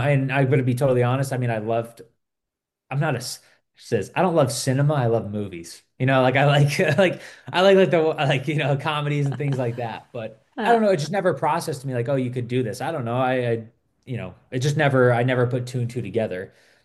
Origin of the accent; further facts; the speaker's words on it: New England, United States; now in California, United States; I could tell you where I grew up. I grew up in New England